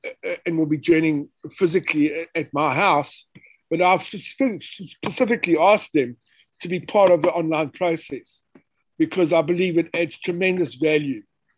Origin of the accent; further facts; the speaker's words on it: Mokopane, Limpopo, South Africa; now in Phalaborwa, South Africa; from Limpopo, formerly from Mokopane or Potgieter's Rus, and now for the last week or so in Paloborwa, minutes away from the Kruger National Park.